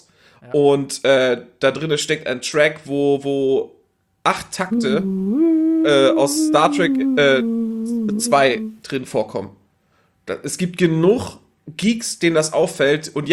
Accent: Northern Germany, Germany; Nee, ich war aus dem Norden, Mann.

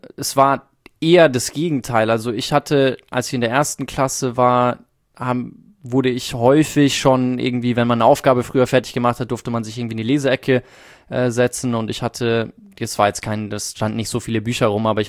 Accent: South Africa; ich bin in Südafrika ja groß geworden

